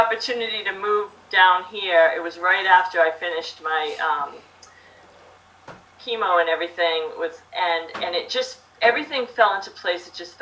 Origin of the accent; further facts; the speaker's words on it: New Hampshire, United States; now in Florida, United States; I'm originally from New Hampshire.